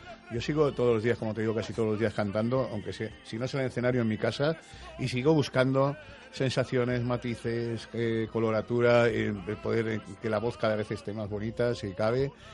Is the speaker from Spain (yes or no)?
yes; Alcoy, Valencian Community, Spain; Yo nací en Alcoy, como he sabido, y provincia de Alicante, y bueno, comunidad valenciana, me siento valenciano, español.